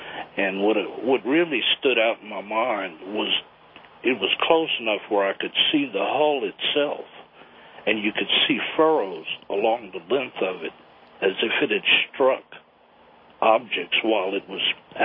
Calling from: Temple, Texas, United States; Temple, Texas.

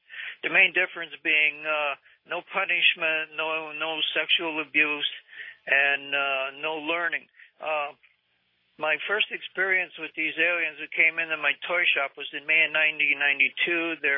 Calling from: Seattle, Washington, United States; from Seattle

